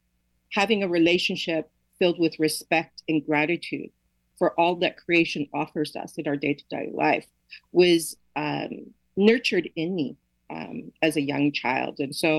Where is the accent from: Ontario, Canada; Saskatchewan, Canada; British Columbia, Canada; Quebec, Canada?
Ontario, Canada; Toronto; also born or lived in Nova Scotia; I was born in Mi'kma'ki territory, which is also known today as Nova Scotia. But I live in Toronto. And so Toronto, or Takaronto, has been my home since a young child. So I've been here for 50 years. My ancestry, I'm Mi'kmaq, Black, and Irish.